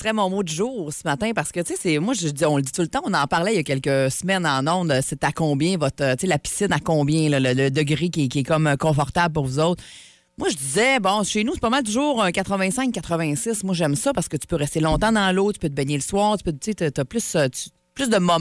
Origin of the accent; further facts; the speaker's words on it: Quebec, Canada; je viens de la Gaspésie.